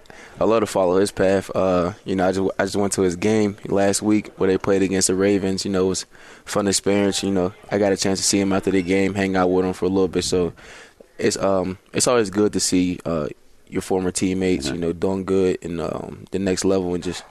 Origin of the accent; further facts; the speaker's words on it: Pennsylvania, United States; it just feels good to go back to Penn State and play, you know, in my home state.